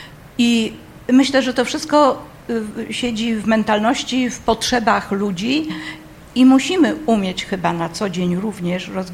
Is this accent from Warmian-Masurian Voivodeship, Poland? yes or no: yes; Elbląg, Warmian-Masurian Voivodeship, Poland; born there; ja się urodziłam w Elblągu w 50 roku.